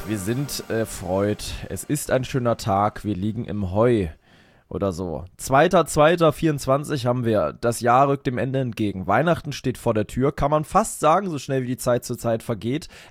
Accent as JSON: {"language": "German", "region": "Berlin", "country": "Germany", "tie": "born or raised there", "said": "in meine alte Heimat Hut zu fahren, in meine alte Hood. Genau, nach Sandy Shores. nach Spandau"}